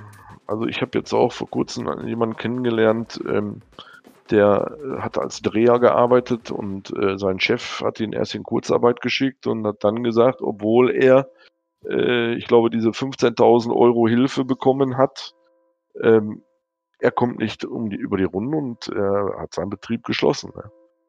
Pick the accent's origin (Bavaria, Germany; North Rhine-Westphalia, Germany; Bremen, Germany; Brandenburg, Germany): North Rhine-Westphalia, Germany; Windeck; ich weiß hier gerade in meinem Heimatort hier in Windeck